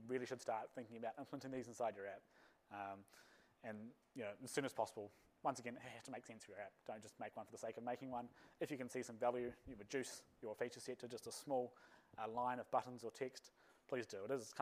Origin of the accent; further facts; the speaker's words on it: United States; accent: American; But I really don't want to have to use my American accent to just book a damn flight.